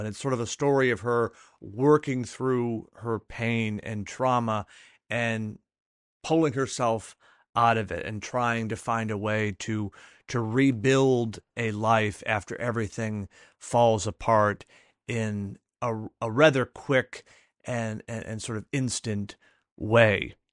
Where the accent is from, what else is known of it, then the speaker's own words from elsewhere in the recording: New England, United States; Growing up in New England, being from this area, I really felt the movie captures both the tone and the look, if you will, of a small New England college town.